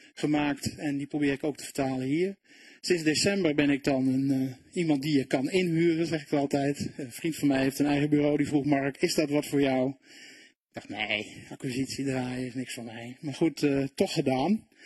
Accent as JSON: {"language": "Dutch", "town": "Holten", "region": "Overijssel", "country": "Netherlands", "said": "Ik ben 38 jaar. Ik kom oorspronkelijk uit Holten, moet ik dan zeggen. Uit Holten. Het is het Zallandse land. Dus ik praat ongeveer een beetje de streektaal. Het schijnt net iets anders te zijn. Maar ik kan ook in het dialect meepraten."}